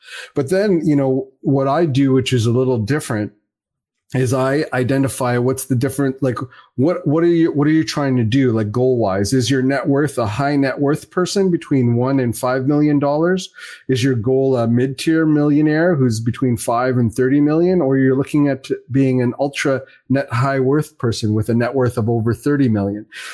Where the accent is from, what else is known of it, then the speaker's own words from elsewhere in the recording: Canada; also born or lived in Fiji; we came to Canada in 1978 with nothing, right? So like, from it's where? Not like, well, I was born in Fiji, the Fiji Islands.